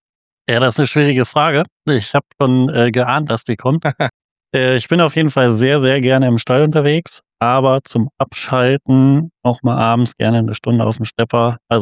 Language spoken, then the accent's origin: German; North Rhine-Westphalia, Germany; Ich komme aus der Nähe von Bielefeld, zwischen Detmold und Bielefeld in NRW.